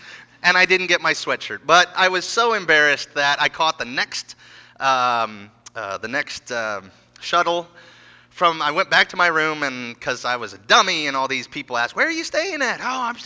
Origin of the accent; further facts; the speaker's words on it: United States; I'm an American.